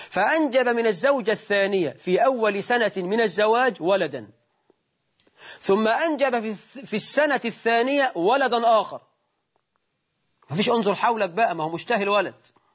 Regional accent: Egypt; احنا في الريف عندنا في مصر وفي الصعيد

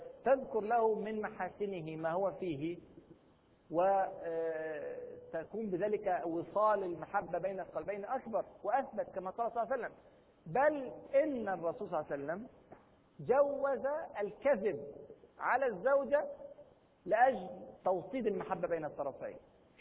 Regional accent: Egypt; هذه الجملة مشهورة عندنا في مصر، لا شكر على واجب

